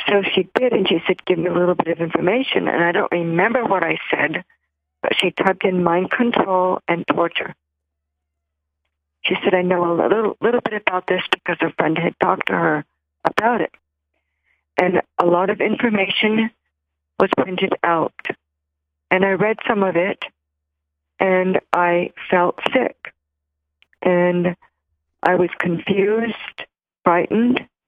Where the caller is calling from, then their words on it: Austin, Texas, United States; I'm calling from Austin, Texas.